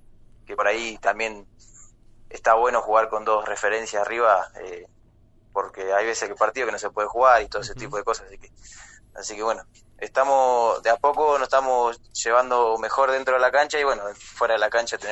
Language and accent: Spanish; Pergamino, Buenos Aires Province, Argentina; now in Cipolletti, Argentina; cuando me mudé a Cipolletti estuve más cómodo y muy lindo, la verdad que me hace acordar mucho a donde soy yo de Pergamino